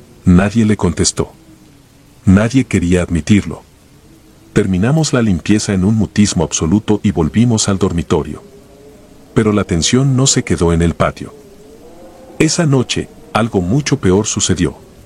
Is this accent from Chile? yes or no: no; Sinaloa, Mexico; soy de Sinaloa y en ese entonces tenía 26 años.